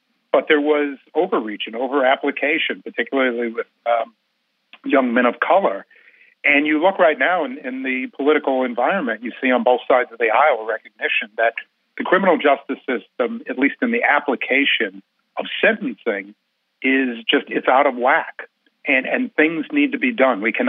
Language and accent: English; Milwaukee, Wisconsin, United States; Almost all the, you know, good quality values that I have in my life are things that I learned growing up in Milwaukee